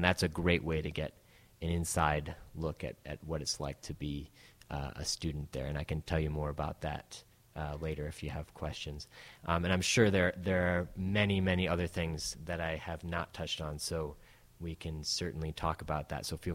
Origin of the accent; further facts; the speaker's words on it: Northeast, United States; I grew up in the Northeast U.S., so it was farther for me, and I made it out there.